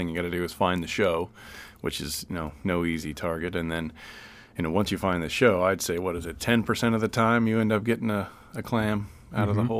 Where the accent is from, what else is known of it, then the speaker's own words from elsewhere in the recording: Anchor Point, Alaska, United States; I was born in Homer and then grew up in Anchor Point.